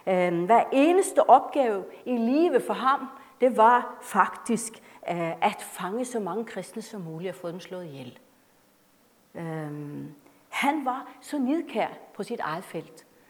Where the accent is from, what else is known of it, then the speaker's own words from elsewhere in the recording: Northern Norway, Norway; deroppe, hvor jeg kommer fra, helt op i det nordlige Norge.